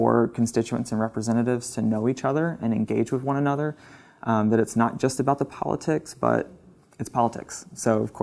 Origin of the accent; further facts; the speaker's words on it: High Point, North Carolina, United States; I've lived in North Carolina my whole life. I think it's 28 years strong, in North Carolina. So I grew up in the High Point area.